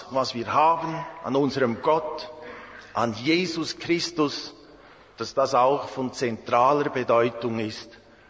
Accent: Switzerland; Bei uns in der Schweiz sagt man

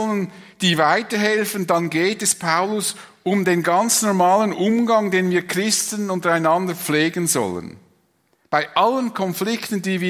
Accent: Switzerland; Das widerstrebt uns ja zutiefst als Schweizer, wie wir erzogen sind.

